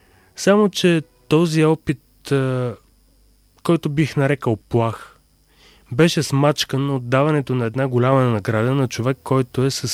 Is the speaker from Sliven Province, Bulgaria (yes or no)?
yes; Sliven, Sliven Province, Bulgaria; И двамата сме от Сливен.